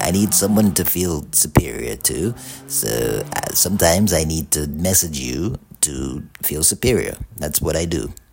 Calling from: Sydney, New South Wales, Australia

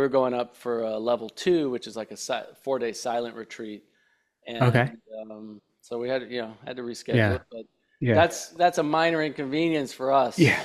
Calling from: Jacksonville, Florida, United States; I'm in Florida. Florida? Yeah. Jacksonville.

